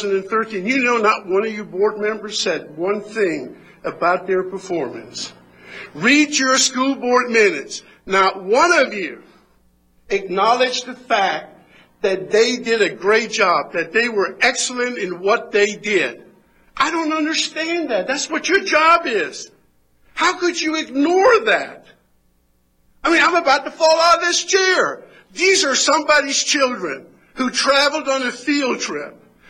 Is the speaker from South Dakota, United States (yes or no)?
no; Sorrento, Florida, United States; I'm from Sorrento, Florida